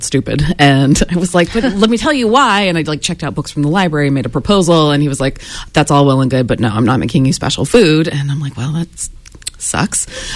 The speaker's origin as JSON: {"language": "English", "region": "Indiana", "country": "United States", "tie": "born or raised there", "said": "even though I grew up in Indiana, which is a pretty conservative state founded in kind of farm sort of land."}